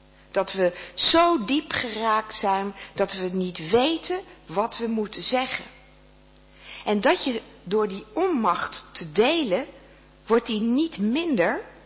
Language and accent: Dutch; Netherlands; het is toch heel raar dat ik als Nederlander dan alleen omdat ik wel eens in het openbaar spreek iets zou zeggen over iets waar ik eigenlijk heel weinig van weet